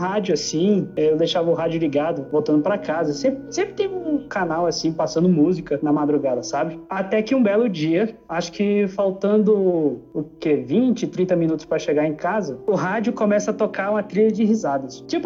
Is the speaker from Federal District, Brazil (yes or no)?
yes; Brasília, Federal District, Brazil; Aqui, na minha cidade, né, eu sou de Brasília